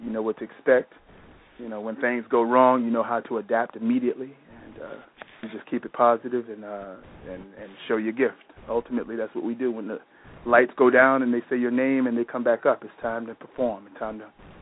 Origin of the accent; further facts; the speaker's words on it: North Carolina, United States; also born or lived in Brooklyn; Although I was born in Brooklyn, New York, every summer and Christmas and every other time they could get rid of me, they sent me down to North Carolina. So I grew up in the church choir